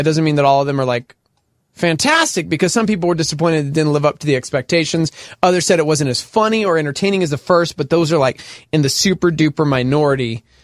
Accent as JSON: {"language": "English", "town": "Lubbock", "region": "Texas", "country": "United States", "tie": "born or raised there", "said": "I grew up in Lubbock, Texas, man, and there was just cotton everywhere."}